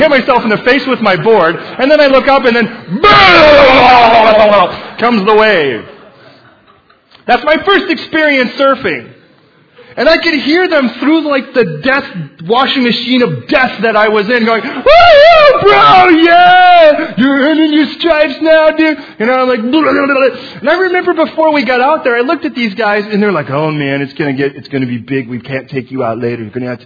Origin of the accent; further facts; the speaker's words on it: Chicago, Illinois, United States; I'm from Chicago. You don't surf in Chicago.